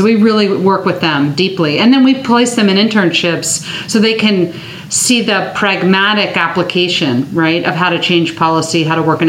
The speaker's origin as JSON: {"language": "English", "town": "Alexandria", "region": "Virginia", "country": "United States", "tie": "born or raised there", "lives_now": "Loudoun County, United States", "said": "Forever. I'm actually from the Virginia suburbs. So I'm from Alexandria. I now live in Loudoun County."}